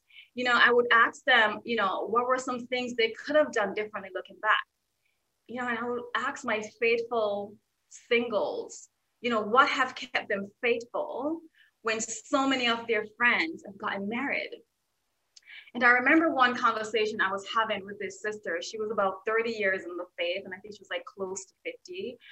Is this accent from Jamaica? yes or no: yes; Jamaica; So growing up in Jamaica, I wasn't raised in a traditional household.